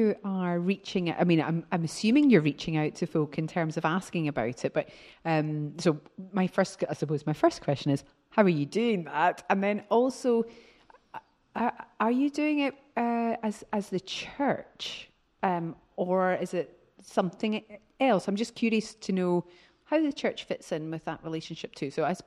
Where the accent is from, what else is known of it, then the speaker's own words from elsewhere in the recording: Edinburgh, Scotland, United Kingdom; I grew up in Edinburgh.